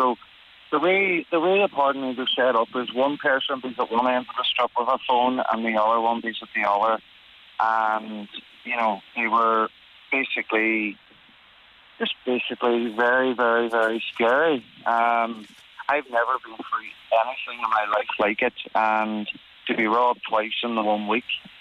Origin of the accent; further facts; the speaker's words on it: Ulster, Ireland; we can take the court papers to like Dublin or Donegal, we're originally from Donegal.